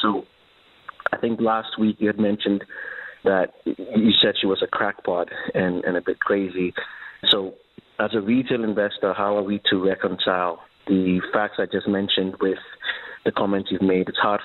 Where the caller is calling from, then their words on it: Dubai, United Arab Emirates; and I'm calling from Dubai.